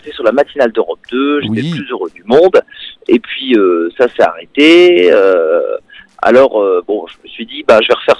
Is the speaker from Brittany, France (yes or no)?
yes; Pabu, Brittany, France; j'ai toujours affirmé à fond que j'étais de Pabu, de Guingamp également